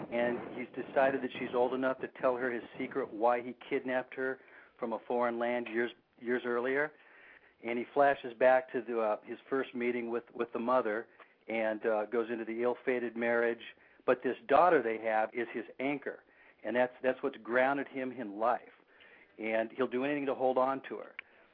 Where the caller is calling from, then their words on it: San Diego, California, United States; in San Diego.